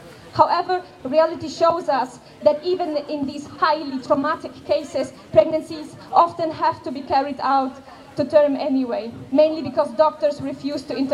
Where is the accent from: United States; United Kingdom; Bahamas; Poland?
Poland; first language Polish; English is a second language; and I'm from Poland.